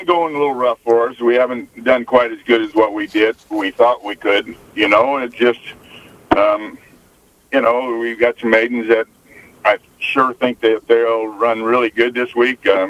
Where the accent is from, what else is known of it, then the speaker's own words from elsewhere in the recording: Columbus, Nebraska, United States; That's kind of my home country right there